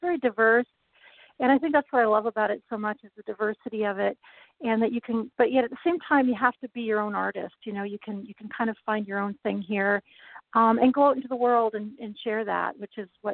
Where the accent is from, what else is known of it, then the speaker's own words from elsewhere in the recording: Ontario, Canada; born there; I was born here in Southern Ontario